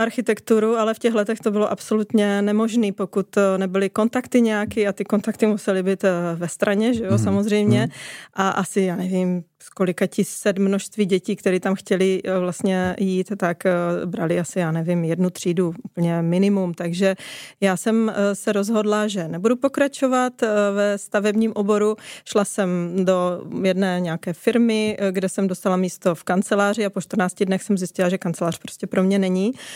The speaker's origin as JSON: {"language": "Czech", "town": "Přerov", "region": "Olomouc Region", "country": "Czechia", "tie": "born or raised there", "said": "Pocházím z předměstí Přerova, vlastně na Moravě."}